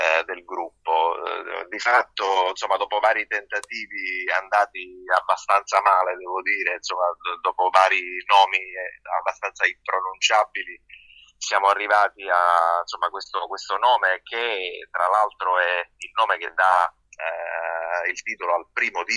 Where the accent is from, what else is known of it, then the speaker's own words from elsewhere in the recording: Gela, Sicily, Italy; Io sono originario di Gela, provincia di Caltanissetta, quindi Sicilia orientale.